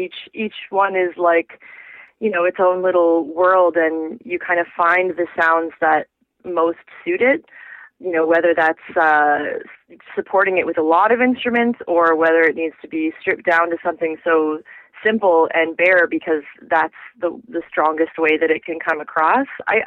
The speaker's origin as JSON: {"language": "English", "town": "Markham", "region": "Ontario", "country": "Canada", "tie": "born or raised there", "said": "when I moved to Toronto, I grew up in Markham, which is just outside of Toronto."}